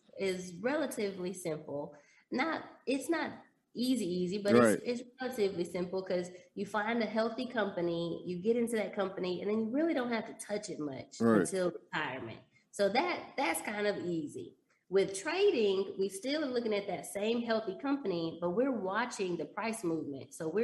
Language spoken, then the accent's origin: English; Dallas, Texas, United States; I grew up in Dallas and then went to worked Chicago. In Chicago.